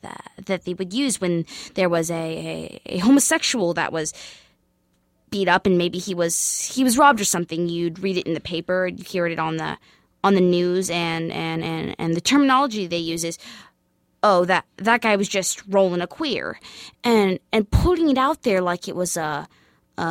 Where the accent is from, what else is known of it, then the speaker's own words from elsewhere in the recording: Butler, Pennsylvania, United States; Of course, Italians were Dagos, so they couldn't buy a house in Butler.